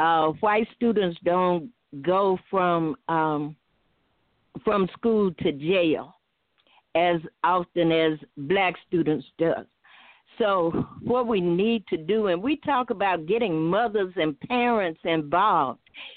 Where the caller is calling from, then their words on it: Selma, Alabama, United States; I'm calling from Selma.